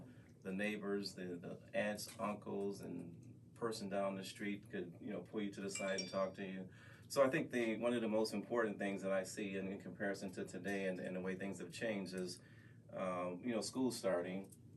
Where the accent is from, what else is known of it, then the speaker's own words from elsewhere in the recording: Milwaukee, Wisconsin, United States; In Milwaukee, being born and raised in Milwaukee, that's how we lived, and that's how we treated each other in the community.